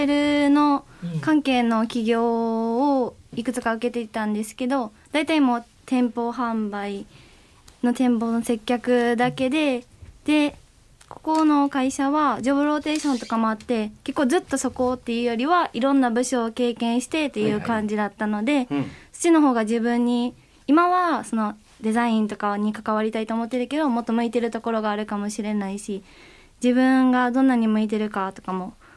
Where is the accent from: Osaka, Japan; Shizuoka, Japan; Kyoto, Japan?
Osaka, Japan; 私大阪出身 で大学はずっと神戸に通っていたんですけど、